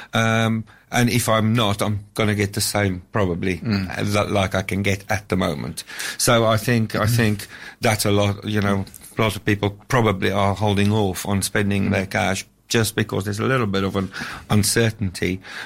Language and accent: English; South Africa; I have a South African passport. As you can hear, I'm South African.